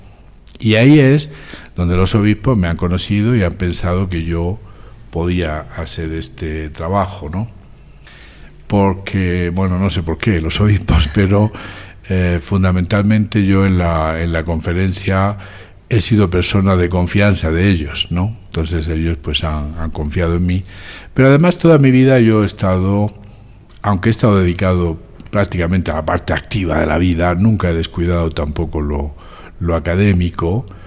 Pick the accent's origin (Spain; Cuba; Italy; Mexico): Spain; Murcia, Region of Murcia; born there; Yo nací en Murcia, ¿no?